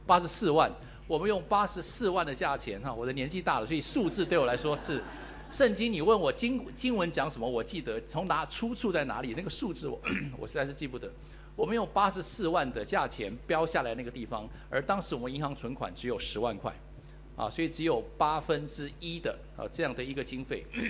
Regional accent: China; 我们中国人有句话说

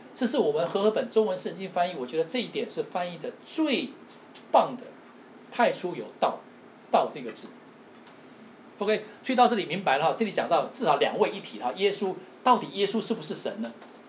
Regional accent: Taiwan; 至少我长大在台湾那个环境里面

